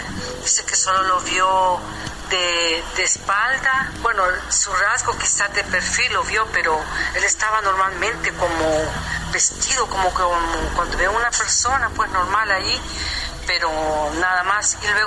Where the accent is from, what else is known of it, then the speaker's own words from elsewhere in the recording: El Salvador; now in Tampa, United States; yo soy originaria de El Salvador.